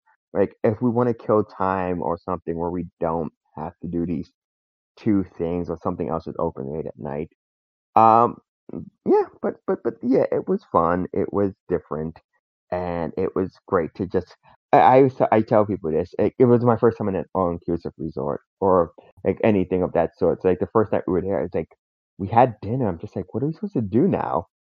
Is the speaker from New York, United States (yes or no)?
yes; New York City, New York, United States; I think growing up in New York City and just having, like, Broadway people wanting to perform.